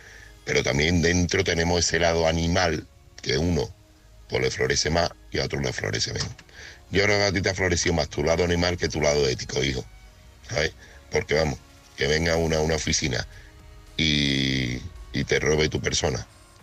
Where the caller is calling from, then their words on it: Seville, Andalusia, Spain; corresponsal de Sevilla.